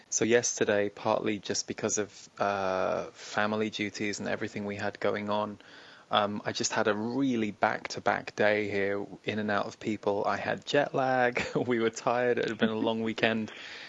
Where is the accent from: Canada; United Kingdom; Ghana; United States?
United Kingdom; being a Brit